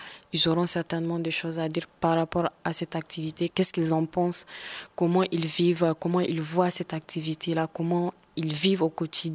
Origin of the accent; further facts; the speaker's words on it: Arlit, Agadez, Niger; moi je suis née à Arlit et j'ai grandi là-bas.